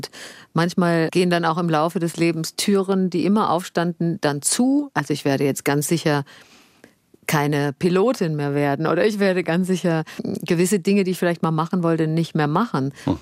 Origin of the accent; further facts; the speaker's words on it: Bad Nauheim, Hesse, Germany; meine Kindheit war behütet in der Überschaubarkeit so einer Provinzstadt. Und ich fand das wirklich schön in Bad Nauheim. Es ist ja auch ein schönes Städtchen.